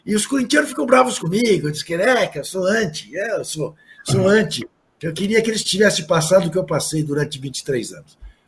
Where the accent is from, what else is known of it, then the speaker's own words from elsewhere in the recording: Brazil; born there; por que que eu nasci no Brasil?